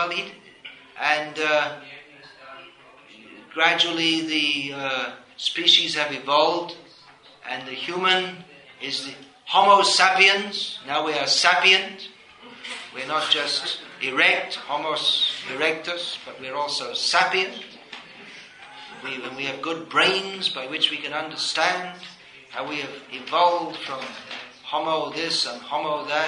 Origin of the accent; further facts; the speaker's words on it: United Kingdom; So I'm from Britain. Britain's the real thing.